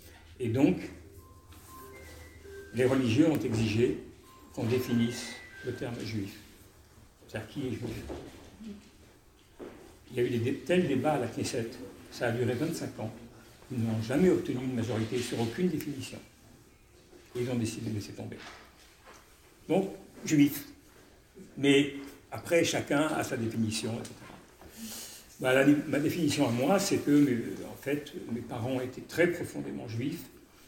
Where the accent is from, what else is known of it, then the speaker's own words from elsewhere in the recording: Bordeaux, Nouvelle-Aquitaine, France; born there; Et ma mère de la Silésie polonaise. Mais moi, je suis né en France, à Bordeaux, juste après-guerre. J'ai été éduqué comme juif